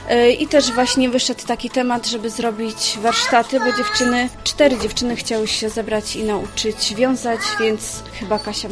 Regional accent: Silesian Voivodeship, Poland; bo w sumie nie było to tak bardzo znane na Śląsku, bo ja pochodzę ze Śląska

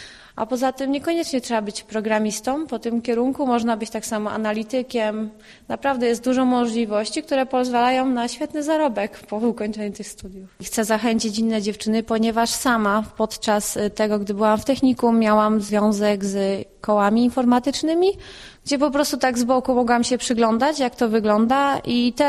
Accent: Opole Voivodeship, Poland; nie pochodzę z Opola, pochodzę z okolic, z Stowieluń. Wybrałam Opole, ponieważ jest to taka kameralna bardziej miejscowość.

